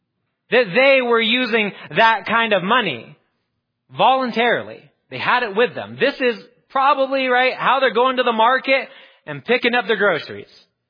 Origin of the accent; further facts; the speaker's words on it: Nevada, United States; that as Nevadans, we sort of believe in being Nevadans, right?